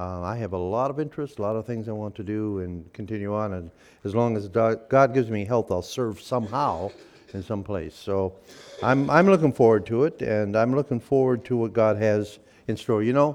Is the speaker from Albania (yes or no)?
no; Michigan, United States; born there; now in New York, United States; I'm not a New Yorker. By birth, I'm from the Midwest, Michigan.